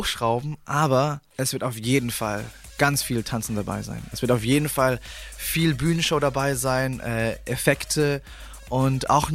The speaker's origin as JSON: {"language": "German", "town": "Münnerstadt", "region": "Bavaria", "country": "Germany", "tie": "born or raised there", "moved": "yes", "said": "ich bin im Asylheim aufgewachsen, in Münnerstadt. Und im Jahr 2000 wurden wir abgeschoben"}